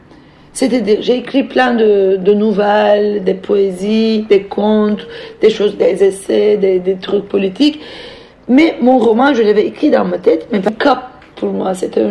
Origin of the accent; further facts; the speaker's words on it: Turkey; moved away; je suis partie de Turquie du jour au lendemain avec un petit sac, sans rien amener avec moi.